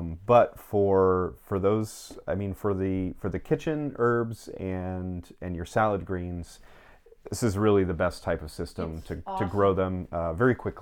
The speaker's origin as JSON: {"language": "English", "region": "Northeast", "country": "United States", "tie": "born or raised there", "said": "I grew up in the Northeast, so, you know, blueberry bogs and cranberry bogs and that sort of thing"}